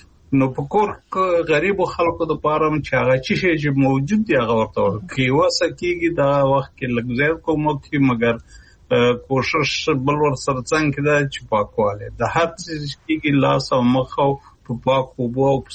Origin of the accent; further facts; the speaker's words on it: Kunar, Afghanistan; زه په کنړ کې لوی شوم